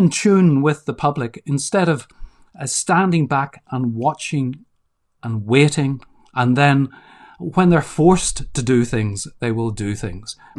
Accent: Belfast, Northern Ireland, United Kingdom; it's been a really interesting thing to look back on my growing up on the Falls Road in Belfast, in the poorest bit of Belfast

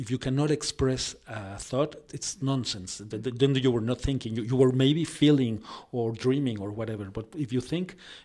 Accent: Mexico City, Mexico; I'm from Mexico, actually from Mexico City, and I've written, let's say, about 12 books

